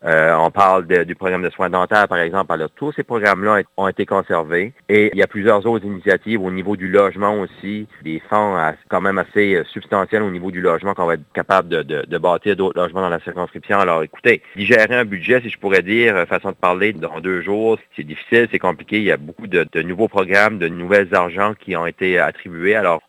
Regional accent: Acadia, Canada; Est-ce que c'est quelque chose que moi, j'aimerais en tant qu'Acadien?

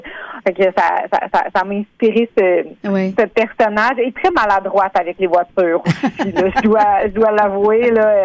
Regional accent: Baie-Comeau, Quebec, Canada; moi, je viens vraiment de Baie-Comeau. Mm-hmm. C'est ma ville natale.

